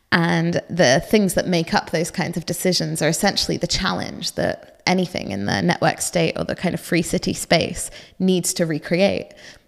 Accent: East of England, United Kingdom; I grew up in Norfolk and I went to university in Norwich.

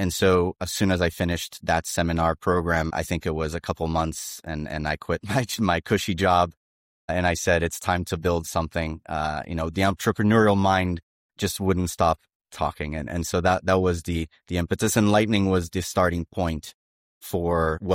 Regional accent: Brazil; English is a second language; moved away as an adult; now in United States; I'm originally from Brazil, and I currently live in the U.S., and I have been here for a little bit more than a decade. I had the privilege of coming here for university and have stayed ever since.

